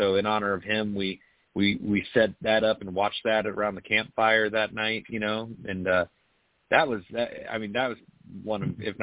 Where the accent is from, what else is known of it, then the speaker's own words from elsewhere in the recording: Florida, United States; I'm from Florida, so I got, you know.